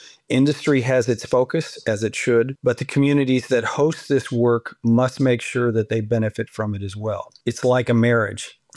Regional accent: Florida, United States; I also want it for my home state of Florida and for every state.

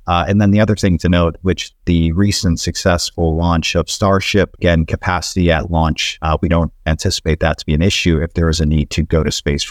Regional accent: Midwest, United States; I'm from the Midwest, and so my family is a fairly simple people

